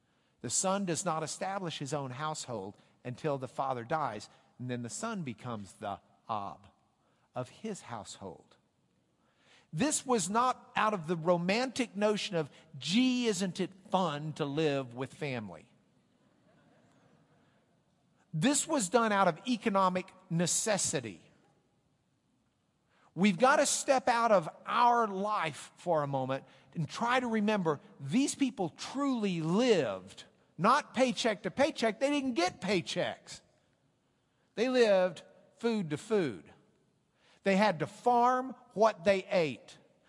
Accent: Lubbock, Texas, United States; My father's house is not the house where I grew up in Lubbock, Texas.

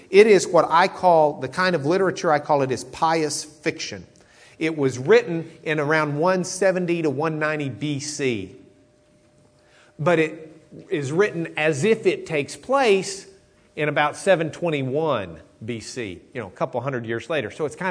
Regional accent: Lubbock, Texas, United States; It's probably a little bit nicer, but that's where I grew up in Lubbock. That's what we'd have said.

